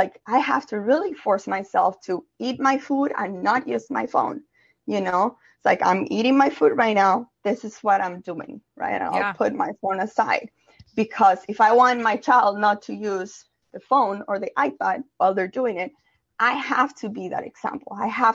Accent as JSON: {"language": "English", "country": "Colombia", "tie": "born or raised there", "said": "So I grew up in South America, in Colombia"}